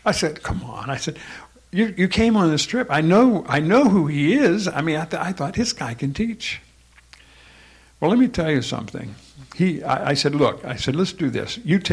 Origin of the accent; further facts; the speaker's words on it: New York, United States; born there; Well, I was born in New York